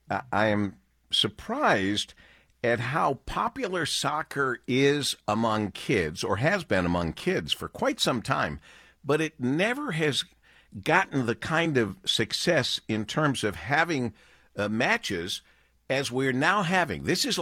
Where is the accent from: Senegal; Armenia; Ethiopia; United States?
United States; Monroe, Michigan; this reminds me of being a kid and growing up in Monroe and listening to my favorite radio station, WJR